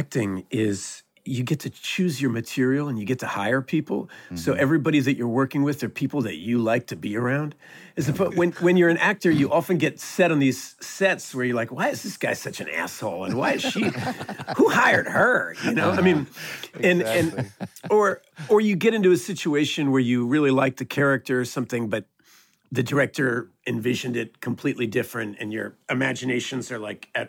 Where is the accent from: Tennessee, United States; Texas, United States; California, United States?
Texas, United States; Austin; born there; Well, born in Austin, Texas.